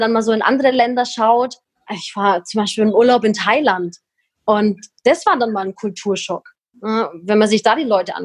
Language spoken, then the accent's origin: German; Bavaria, Germany; bei uns in Franken sagt man, spinnerte 5 Minuten.